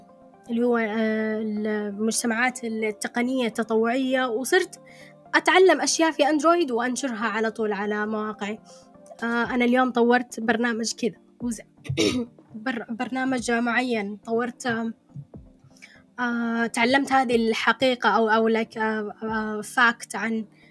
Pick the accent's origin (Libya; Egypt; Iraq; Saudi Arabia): Saudi Arabia; وفي كمان عندنا بالسعودية